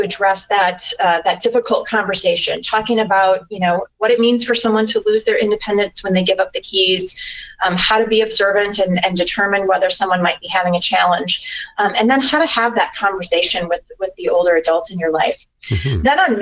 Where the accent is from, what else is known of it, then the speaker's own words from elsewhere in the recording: South Dakota, United States; I don't know about you, Freddie, but I grew up in South Dakota. You could start driving on the farm and such at 14.